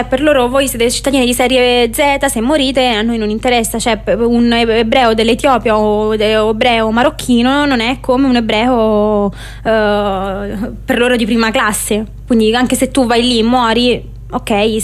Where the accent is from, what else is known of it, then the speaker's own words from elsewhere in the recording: Palestine; Italian is a second language; Palestina, nella mia terra